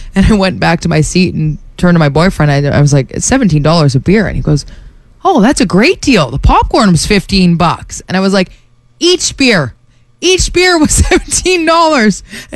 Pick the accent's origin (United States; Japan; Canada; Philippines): Canada; Toronto, Ontario; I am a Leafs fan. I'm from Toronto.